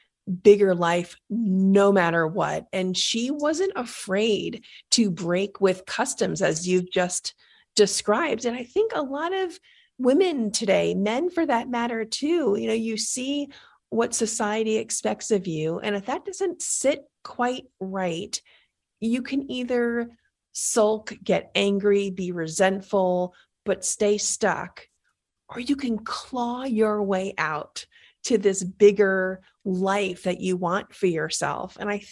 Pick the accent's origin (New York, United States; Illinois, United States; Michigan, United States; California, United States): New York, United States; New York City; So I'm from New York, and I grew up in the Bronx.